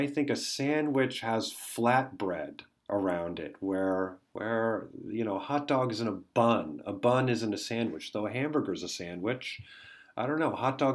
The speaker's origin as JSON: {"language": "English", "region": "West Coast", "country": "United States", "said": "because I'm from the West Coast, I love barbecue"}